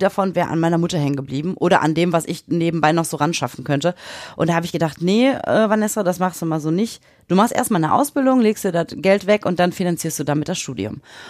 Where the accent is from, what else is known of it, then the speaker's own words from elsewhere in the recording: Bottrop, North Rhine-Westphalia, Germany; in meiner Stadt, wo ich herkomme, in Bottrop